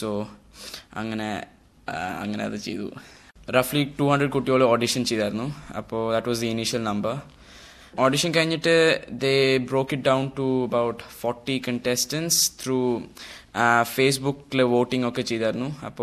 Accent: Himachal Pradesh, India; also born or lived in Hyderabad; കേരളയില് ഒട്ടുമില്ല, പറഞ്ഞ അവിടെ വെക്കേഷന് മാത്രമേ പോയിട്ടുള്ളൂ. ഹൈദരാബാദിലാണ് ജനിച്ച്, പിന്നെ ഹിമാചലിലോട്ടിലേക്കാണ് മാറിയത്.

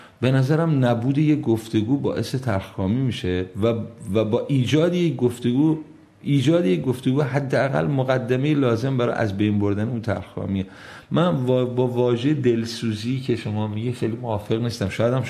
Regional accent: Khuzestan, Iran; من جنوبی هستم، بچه خوزستانم و طبعا از اون فضا تاثیر گرفتم

